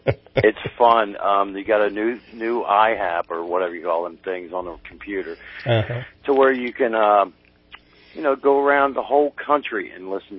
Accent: Cincinnati, Ohio, United States; I'm originally from Cincinnati.

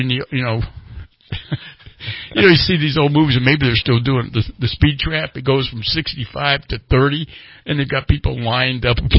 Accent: Redding, California, United States; You know what, Reading, my hometown. You have got some in Shasta County because people came from all over. But Reading, my hometown, I am so proud.

